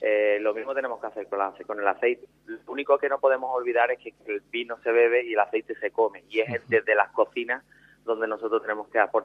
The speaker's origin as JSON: {"language": "Spanish", "country": "Spain", "said": "la divulgación que podamos hacer nosotros como españoles y como consumidores del mejor aceite"}